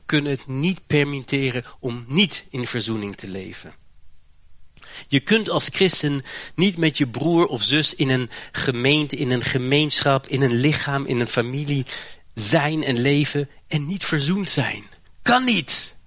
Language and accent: Dutch; Haarlem, North Holland, Netherlands; born there; Corrie ten Boom is een van de Nederlandse helden, geboren en getogen in Haarlem. Mijn geboortestad ook.